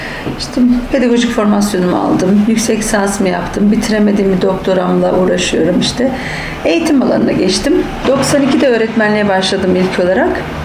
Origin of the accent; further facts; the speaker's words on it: Kırıkkale, Turkey; 1965 doğumluyum. Kırıkkale doğumluyum.